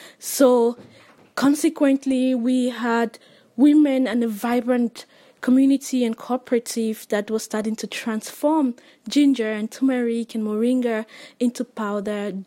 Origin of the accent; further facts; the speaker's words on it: Cameroon; English is a second language; and I come from Cameroon, and since 2009 I have worked